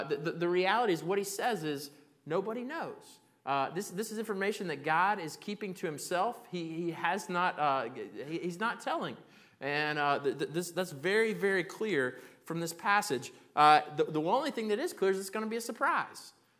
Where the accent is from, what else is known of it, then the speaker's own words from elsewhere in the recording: Galveston, Texas, United States; born there; Now, I was born in Galveston, Texas, and I only lived there for about 3 weeks after I was born.